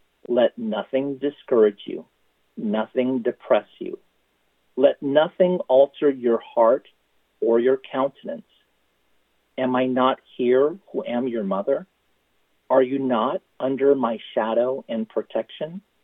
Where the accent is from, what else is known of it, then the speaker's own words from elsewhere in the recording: Philippines; even though I'm Filipino